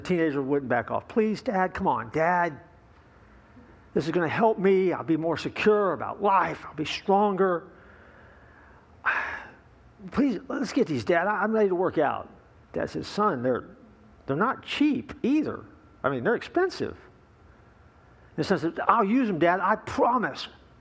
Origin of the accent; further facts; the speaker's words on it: Winter Park, Florida, United States; as a kid growing up, I have Southern Baptist roots, and I grew up over in Winter Park at the Kalani Baptist Church at the time, and I saw people get baptized there all the time.